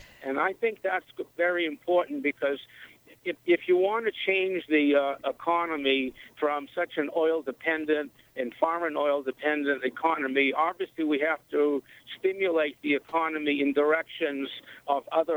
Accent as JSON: {"language": "English", "town": "Boston", "region": "Massachusetts", "country": "United States", "lives_now": "Denver, United States", "said": "from Boston because I've only lived in Denver for a relatively short time"}